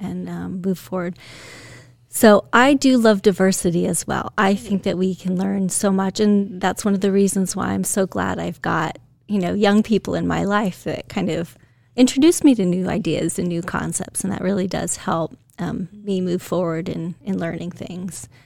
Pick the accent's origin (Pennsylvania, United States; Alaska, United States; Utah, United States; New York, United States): New York, United States; now in Ohio, United States; I grew up in New York, and then moved here to Ohio.